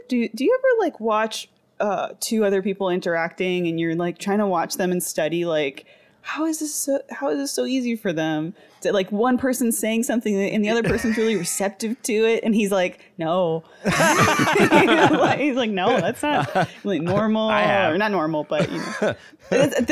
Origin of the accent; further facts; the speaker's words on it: Toronto, Ontario, Canada; I'm from Toronto, so, it, you know, that's a lengthy trip to go on with a class